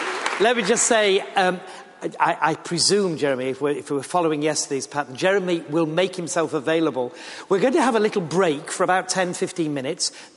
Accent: Yorkshire and the Humber, United Kingdom; I'm a Yorkshireman and we'll be going back next Thursday.

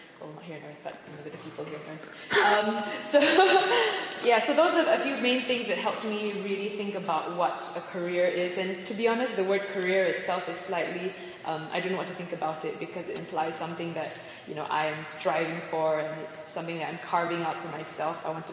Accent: Malaysia; I'm from Malaysia.

